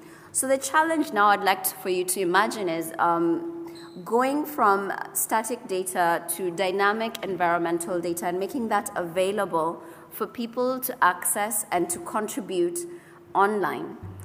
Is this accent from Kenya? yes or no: yes; Kenya; just because I come from Kenya, where mobile money transfers